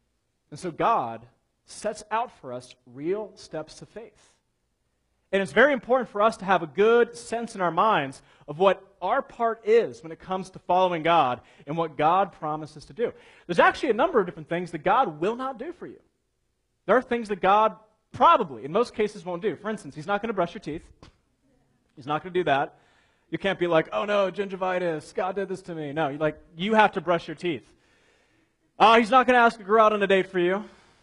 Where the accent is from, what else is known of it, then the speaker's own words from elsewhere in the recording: Columbus, Ohio, United States; Now, because we're from Columbus, we're used to, when we think of a river, we think of like the pathetic little Scioto, right?